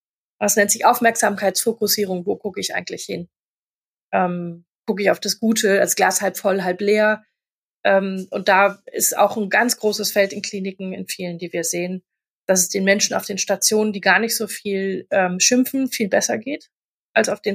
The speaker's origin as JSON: {"language": "German", "region": "Berlin", "country": "Germany", "said": "ich komme ja aus Berlin, das ist ja nicht nur in Berlin so"}